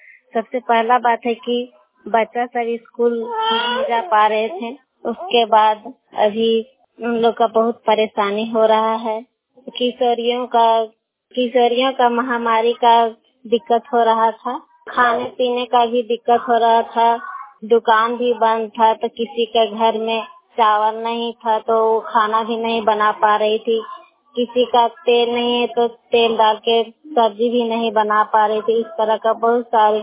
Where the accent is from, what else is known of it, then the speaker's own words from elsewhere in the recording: Balsagra, India; मैं बलसगरा के रहने वाली हूँ